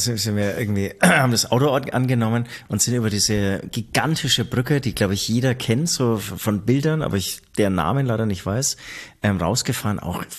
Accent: Baden-Württemberg, Germany; Aus einem schwäbischen Haus.

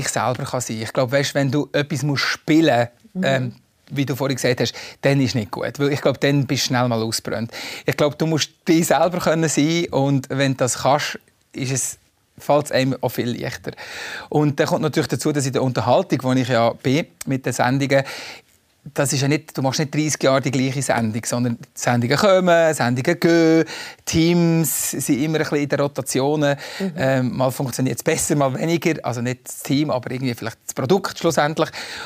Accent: Valais, Switzerland; accent: Walliser Berndeutsch; first language Walliser Berndeutsch; German is a second language; ich kann nicht mit Walliser Berndeutsch reden. Das geht einfach nicht, weil es ist meine Muttersprache.

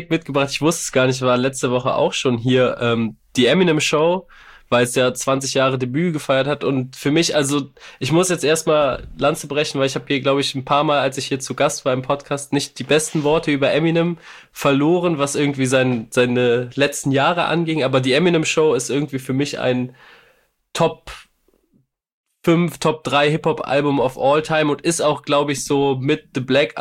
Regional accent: Cologne, North Rhine-Westphalia, Germany; auch wenn ich kein Hamburger bin, aber man kann es auch als Kölner todesfeiern.

